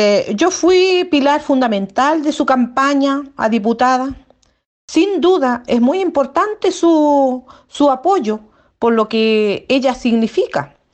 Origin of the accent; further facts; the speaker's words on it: Chile; nací en esta comuna, esta comuna me vio crecer